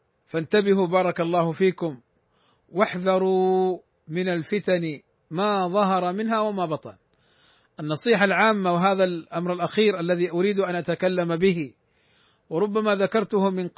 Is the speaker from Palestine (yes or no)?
no; Saudi Arabia; عندنا في المملكة العربية السعودية